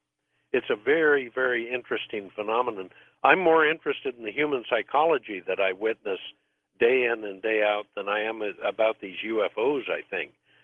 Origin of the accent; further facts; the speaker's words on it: St. Louis, Missouri, United States; born there; I was born in St. Louis.